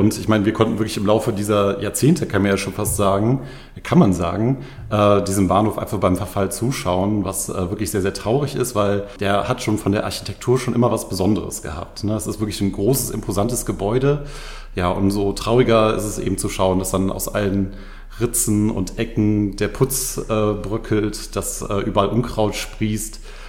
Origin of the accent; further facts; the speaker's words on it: North Rhine-Westphalia, Germany; moved away; Also ich bin ja auch von Nordrhein-Westfalen nach Rheinland-Pfalz umgezogen